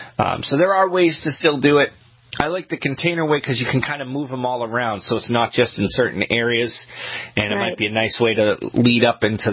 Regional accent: Kennebunk, Maine, United States; I'm from Kennebunk originally

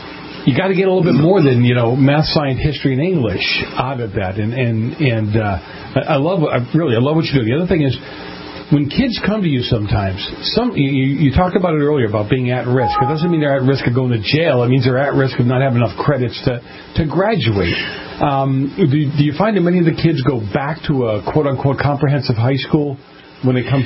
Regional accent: Boston, Massachusetts, United States; born or raised there

